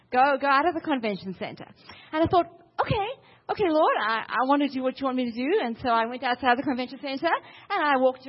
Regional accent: South Africa; I'm from South Africa, so connected.

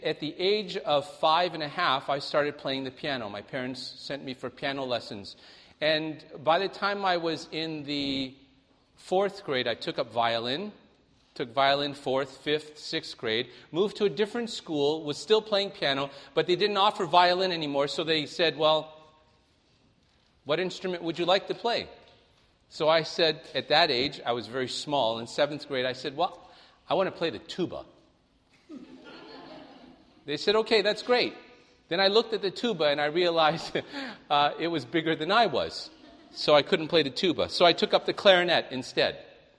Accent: Toronto, Ontario, Canada; also born or lived in Singapore; I left Singapore before I was two. I grew up in Toronto, Canada, which is why my English is more pure than some people who are a little south of Canada.

